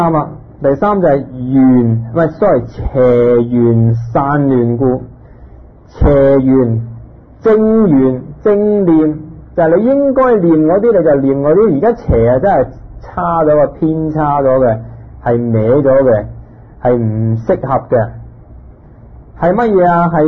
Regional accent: China; 嗱，我哋中國人有時候修禅定修止觀啦

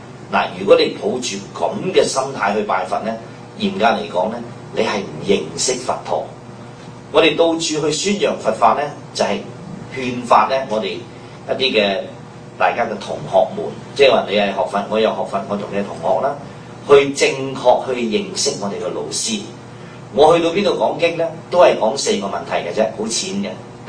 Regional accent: Guangdong, China; 我哋廣東人有一句説話叫做咩？

